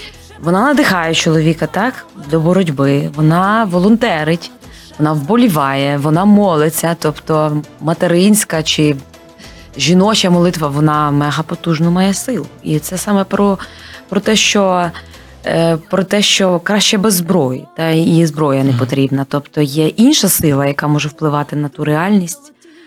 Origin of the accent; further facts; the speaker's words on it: Lutsk, Volyn Oblast, Ukraine; now in Kyiv, Ukraine; Ну так, я з Луцька сама.